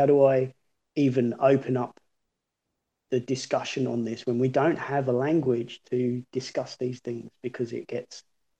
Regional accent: Bangladesh; I'd say to people, oh, I'm from Bangladesh

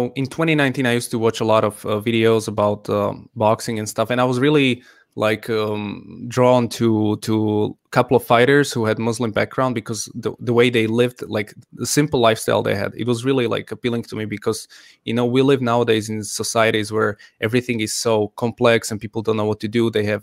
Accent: Slovakia; now in Czech Republic; So I live in the Czech Republic, but I'm technically from Slovakia. And 20 years ago, it was one country, Czechoslovakia.

